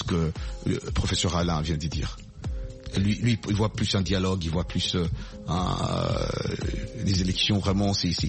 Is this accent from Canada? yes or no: no; United States; parce que chez nous, aux États-Unis, c'est exactement ce que nous vivons.